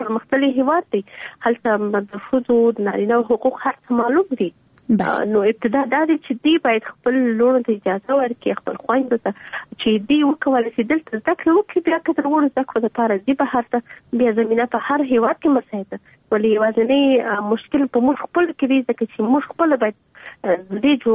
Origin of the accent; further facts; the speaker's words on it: Kandahar, Afghanistan; زه د کندهار یم او هم زه د کندهار ته کار کوم